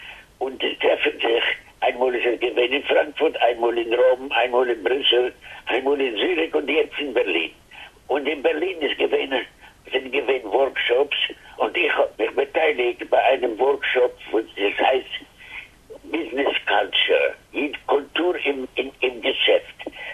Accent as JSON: {"language": "German", "town": "Drohobych", "region": "Lviv Oblast", "country": "Ukraine", "tie": "born or raised there", "second_language": "German", "said": "Ich bin geboren neben Lemberg in der Stuttgart, Eldrohobitsch. Und also ich bin 10 Jahre gewesen, bin ich mit meiner Familie gegangen nach Lemberg."}